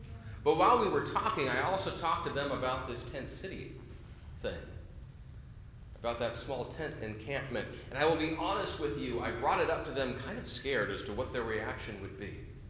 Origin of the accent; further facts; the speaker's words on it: Washington, United States; I'm from South King County, I can actually make that sound pretty well.